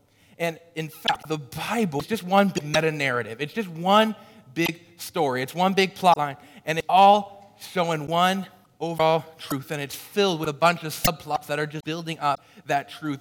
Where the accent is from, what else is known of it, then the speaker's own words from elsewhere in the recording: Orleans, United States; I grew up here in Orleans, and I got actually my first job just right down the road.